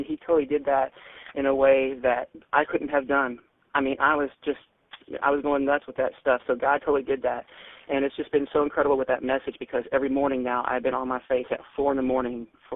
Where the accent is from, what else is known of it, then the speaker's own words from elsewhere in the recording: Seattle, Washington, United States; Hi, Eddie. … I'm from Seattle